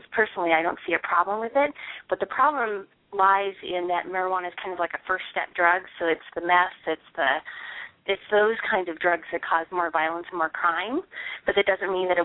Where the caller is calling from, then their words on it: California, United States; I'm calling from California.